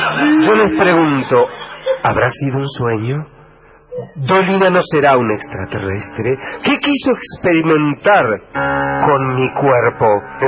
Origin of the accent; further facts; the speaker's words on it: Tandil, Buenos Aires Province, Argentina; yo soy de Tandil.